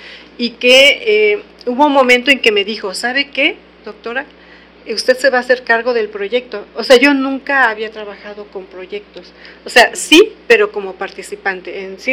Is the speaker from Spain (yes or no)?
no; Yautepec, Morelos, Mexico; Bueno, yo siempre he vivido en Yautepec.